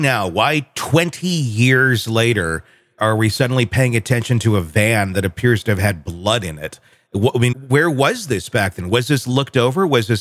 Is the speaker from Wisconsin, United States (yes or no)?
yes; Wisconsin, United States; I'm from Wisconsin.